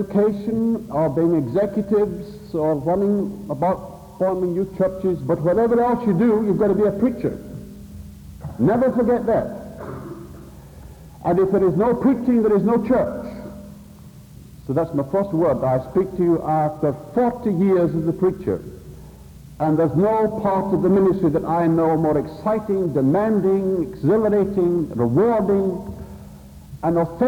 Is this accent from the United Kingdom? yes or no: yes; Scotland, United Kingdom; and I'm a Scotsman, and I'm very frugal about time as well as money.